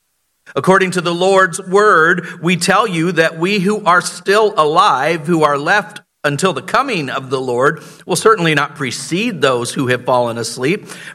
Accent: Florida, United States; I was born and raised in Florida, so swimming like this out to that buoy, that's nothing.

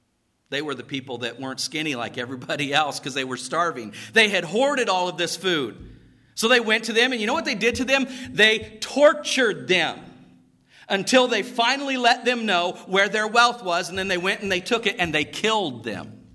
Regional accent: Cocoa, Florida, United States; I wasn't raised on a farm. I was raised in Cocoa, Florida.

